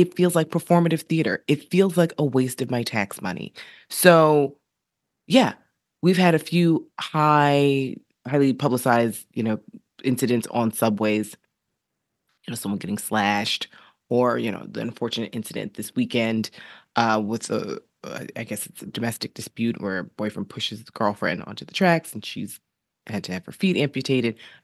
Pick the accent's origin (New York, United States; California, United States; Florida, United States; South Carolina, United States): New York, United States; As a Black person, definitely doesn't make me feel safer. But as a New Yorker, put the sort of Black racial piece aside for a hot second.